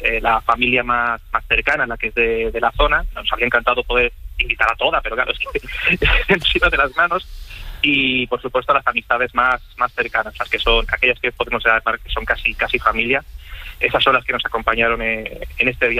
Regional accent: Barcelona, Catalonia, Spain; Al fin y al cabo, nosotros hemos nacido y crecido en Barcelona. Bueno, en las cercanías de Barcelona.

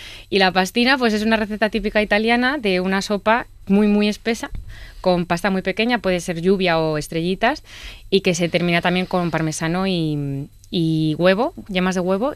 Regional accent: Madrid, Community of Madrid, Spain; los madrileños tenemos un pequeño defecto, que es que no sabemos guardar y conservar nuestra cultura.

